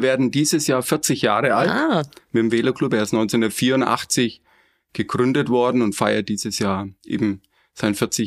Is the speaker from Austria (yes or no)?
no; Nuremberg, Bavaria, Germany; moved away as an adult; now in Regensburg, Germany; Gebürtig bin ich ein Franke und komme aus Nürnberg, aber ich wohne seit über 20 Jahren in Regensburg und bin hier schon ziemlich heimisch geworden.